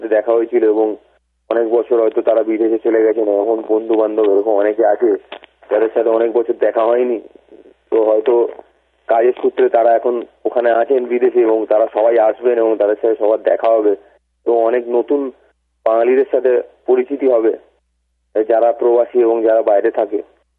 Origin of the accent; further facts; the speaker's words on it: Kolkata, West Bengal, India; এত বছর আমরা কলকাতায় বড় হয়েছি